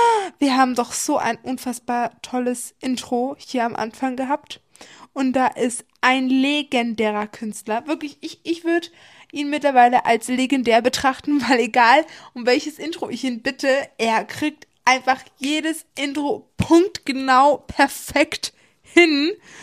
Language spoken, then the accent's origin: German; Bavaria, Germany; Ja, wir sind ein Franke und wir sind kein Bayer